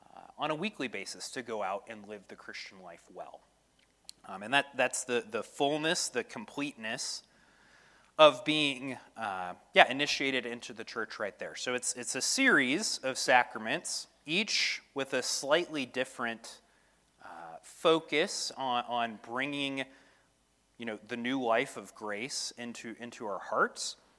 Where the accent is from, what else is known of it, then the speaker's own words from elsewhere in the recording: Edmond, Oklahoma, United States; I'm born and raised in Edmond, Oklahoma, on Covell and Bryant.